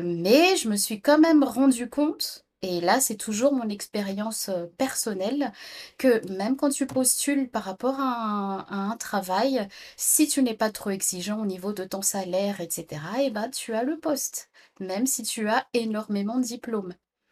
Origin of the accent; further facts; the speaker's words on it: Madagascar; moved away as an adult; now in France; Je suis malgache, née à Madagascar, et je suis partie faire mes études en 1996 en France.